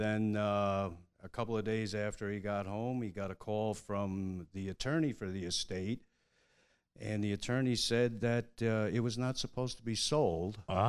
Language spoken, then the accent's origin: English; East Greenbush, New York, United States; East Greenbush.